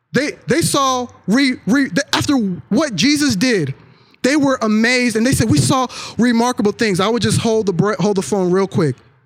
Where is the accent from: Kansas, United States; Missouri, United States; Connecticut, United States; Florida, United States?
Kansas, United States; In the small town I grew up, well, not small, in the fairly large, you know, middle America town I grew up in Kansas, we didn't have a Six Flags.